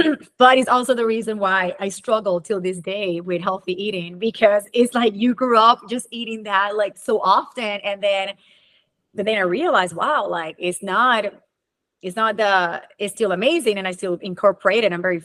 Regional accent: Puerto Rico; now in United States; I've been in the United States for 18 years, and I feel I am an American. So I feel like 50-50, yes, I'm an American, which Puerto Ricans are American, U.S. citizens

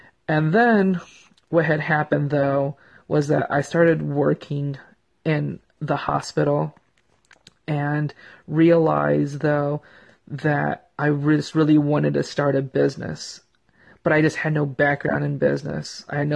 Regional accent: Citrus Heights, California, United States; also born or lived in Philippines / San Bernardino; I am half Filipino and half Scandinavian. When I was 1.5 years old, though, I moved to southern part of California in the San Bernardino area. And then after a few years, I moved to the suburbs of Sacramento to a city called Citrus Heights.

